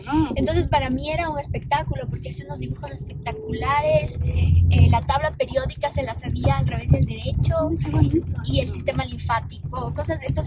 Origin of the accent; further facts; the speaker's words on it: Quito, Pichincha, Ecuador; Yo nací en Quito, soy quiteña, súper quiteña.